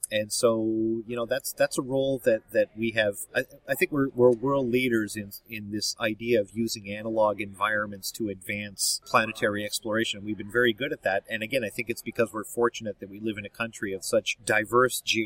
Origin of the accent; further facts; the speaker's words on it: Canada; We're Canadian, we're friendly, everybody loves us